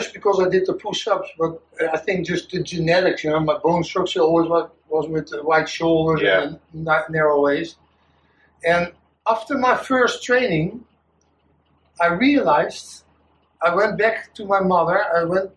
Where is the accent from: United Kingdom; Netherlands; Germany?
Netherlands; In Holland.